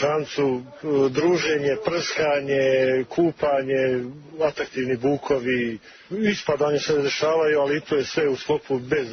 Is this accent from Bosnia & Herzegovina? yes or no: yes; Foča, Republika Srpska, Bosnia & Herzegovina; ja sam iz Foče odao sto na Drini, naučio plivati